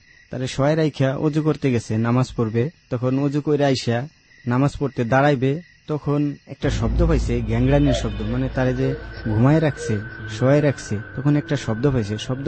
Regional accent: Faridpur, Dhaka Division, Bangladesh; আমার বাড়ি দেশের বাড়ি ফরিদপুর।

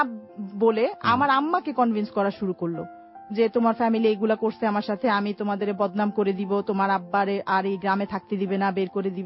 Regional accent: Dhaka, Dhaka Division, Bangladesh; আমার জন্ম 1979-5 জুন ঢাকা মালিবাগে।

